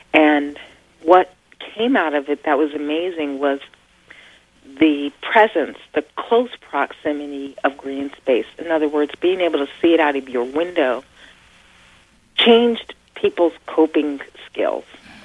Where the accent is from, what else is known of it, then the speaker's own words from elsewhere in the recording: Philadelphia, Pennsylvania, United States; I come from, born and raised in Philadelphia, where in many neighborhoods that's the case.